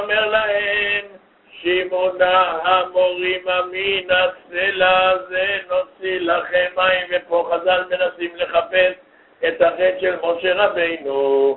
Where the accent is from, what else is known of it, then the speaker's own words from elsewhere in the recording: Russia; Hebrew is a second language; סליחה, אני רוסי, לא יודע, אנגלית, אולי בהונגרית